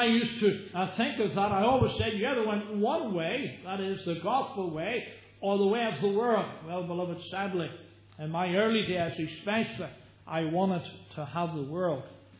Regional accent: Belfast, Northern Ireland, United Kingdom; I came from Belfast. I came from God's own country, known the Shankill Road in the city of Belfast. I was brought up in a home of five sisters, two brothers, and of course, mum and dad.

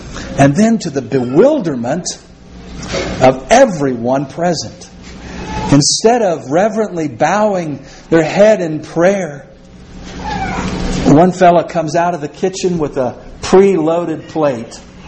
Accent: Kansas, United States; born there; I was born in Kansas, but my folks were from Oklahoma

